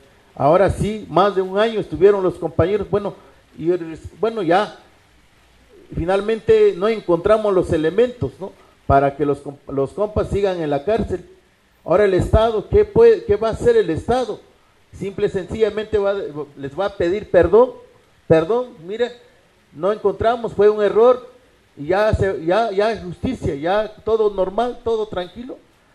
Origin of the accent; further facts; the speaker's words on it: Mexico; somos mexicanos, nacimos de acá, sobre todo los pueblos originarios, somos los que nacimos de este país, este territorio mesoamericano, somos de esa descendencia.